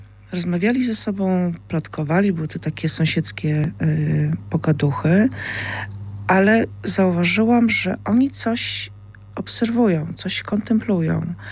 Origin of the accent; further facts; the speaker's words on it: Kraków, Lesser Poland, Poland; bo ja wychowałam się na Kazimierzu i z tego Kazimierza wywędrowałam do Nowej Huty